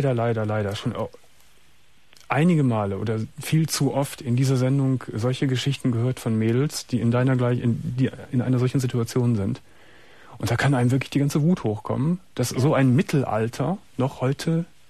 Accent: Germany; Das sind ja Sachen, die wir so als Deutsche gar nicht so mitbekommen.

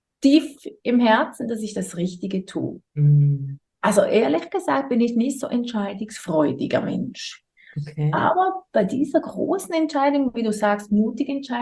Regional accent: St. Gallen, Switzerland; Ich war da bei Mondschein in St. Gallen, meinem Heimatort.

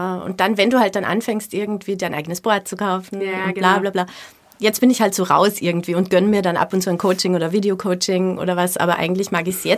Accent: Salzburg, Austria; ich bin ja in den Bergen im Salzburger Land aufgewachsen

